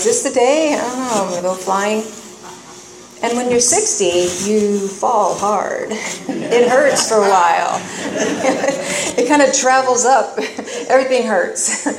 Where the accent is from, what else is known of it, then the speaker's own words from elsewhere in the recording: Los Angeles, California, United States; I'm a girl from East LA.